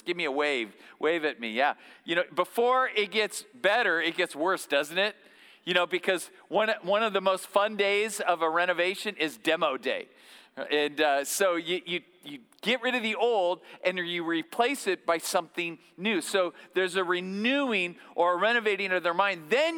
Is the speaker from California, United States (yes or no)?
yes; Bakersfield, California, United States; now in Thousand Oaks, United States; So I'm one of the pastors here. This is always home for me, born and raised in Bakersfield